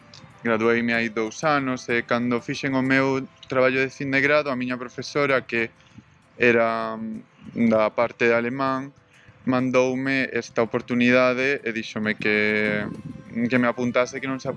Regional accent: Cabanas, Galicia, Spain; now in Germany; Son de Cabanas, no Eume, entre Coruña e Ferrol. Unha parte preciosa, coa ría de Ares, coas fragas do Eume, Ponte de Eume, Torreón medieval.

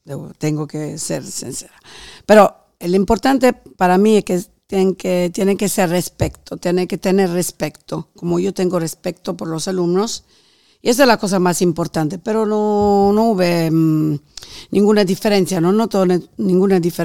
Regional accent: Augusta, Sicily, Italy; Spanish is a second language; vengo de Italia, precisamente de Sicilia, un pequeñito país, pueblo que se llama Augusta, cerca del mar.

